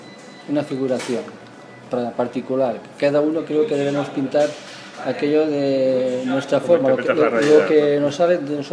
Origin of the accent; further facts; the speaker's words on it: Lleida, Catalonia, Spain; yo soy de Lleida. Entonces la Lleida es la Seu Vella es el símbolo de mi ciudad.